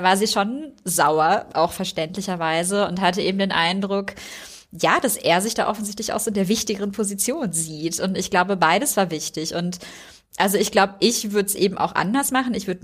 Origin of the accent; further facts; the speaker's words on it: West Germany, Germany; Also ich komme ja aus Westdeutschland.